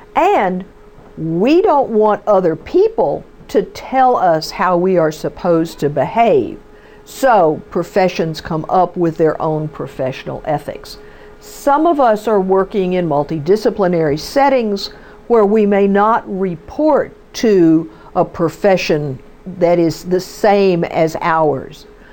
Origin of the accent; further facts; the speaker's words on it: Ireland; I'm Irish by nature and question everything.